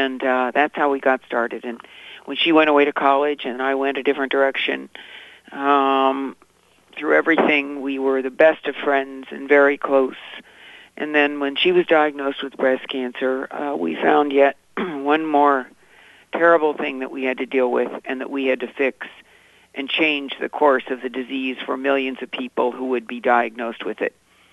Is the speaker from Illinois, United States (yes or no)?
yes; Peoria, Illinois, United States; growing up in Peoria, there were many lessons we learned from our faith